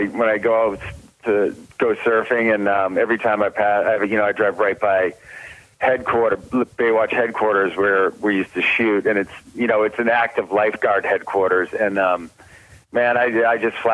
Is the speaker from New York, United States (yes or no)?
no; Plymouth, Massachusetts, United States; now in California, United States; You know, I grew up in Plymouth, Massachusetts, and I grew up sailing and in the ocean, so I was like an ocean nut before I even came out to California.